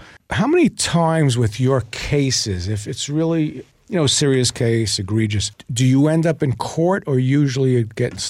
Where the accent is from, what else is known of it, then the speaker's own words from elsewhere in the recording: New York, United States; So we're from New York, and we just started growing sideburns.